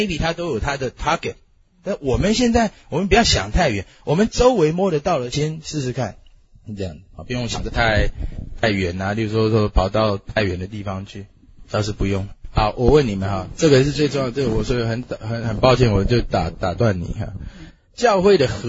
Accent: Taiwan; accent: Taiwanese Mandarin; 你看我台湾国语要出来

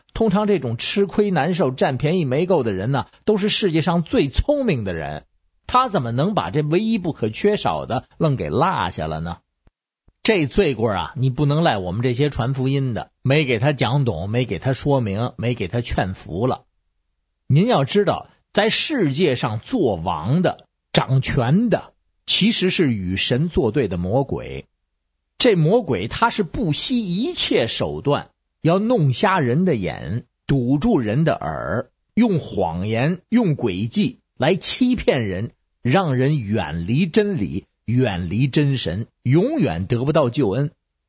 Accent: Beijing, China; 各位听众好，我是北京的

